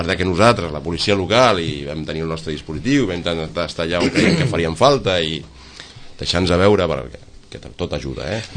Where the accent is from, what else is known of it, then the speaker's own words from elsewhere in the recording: Gavà, Catalonia, Spain; jo soc de fill de Gavà, llavors quan era més jove venia a Sitges com tothom d'aquí als voltants